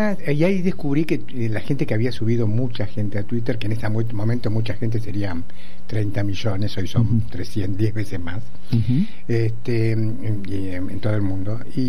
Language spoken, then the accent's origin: Spanish; Argentina; soy un amigo argentino